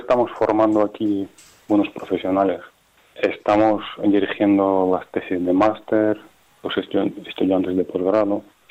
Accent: Ukraine; Spanish is a second language; moved away as an adult; also born or lived in Zaragoza, Spain; now in Donostia, Spain; yo soy ucraniano y vine a España hace 15 años, más o menos. Pues he estado en la Universidad de Zaragoza y luego 8 años aquí en País Vasco, en Donostia.

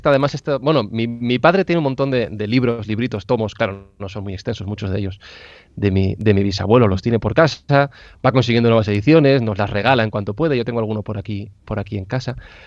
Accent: Madrid, Community of Madrid, Spain; yo soy nacido y crecido en Madrid

